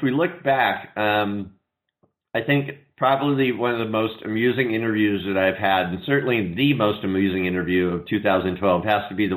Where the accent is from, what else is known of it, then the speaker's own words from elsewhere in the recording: United States; As an American, I can understand the Australian dry humor.